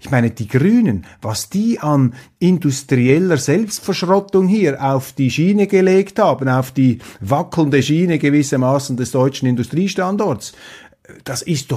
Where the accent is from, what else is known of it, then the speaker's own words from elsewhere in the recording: Switzerland; da fragt man sich als Schweizer etwas